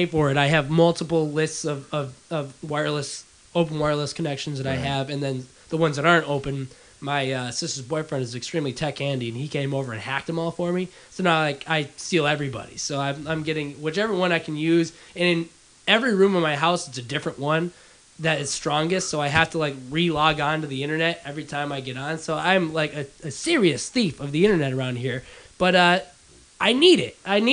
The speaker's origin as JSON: {"language": "English", "region": "Illinois", "country": "United States", "said": "I often wonder, and now, when I was back home for the holidays here on Christmas, I'm from Northern Illinois, and I was sitting there talking with my dad and my sister"}